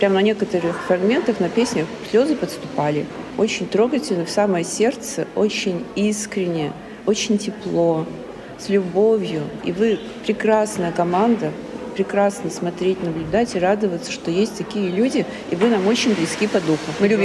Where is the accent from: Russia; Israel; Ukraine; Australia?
Russia; Siberia; я тоже родом из Сибири.